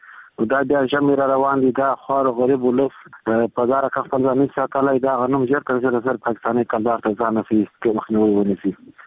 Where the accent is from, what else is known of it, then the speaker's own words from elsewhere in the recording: Helmand, Afghanistan; زه د هلمند ولایت اوسېدونکی یم.